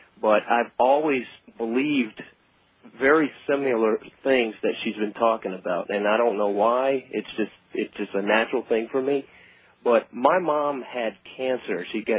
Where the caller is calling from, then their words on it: Atlanta, Georgia, United States; This is what I wrote. I'm calling from Atlanta.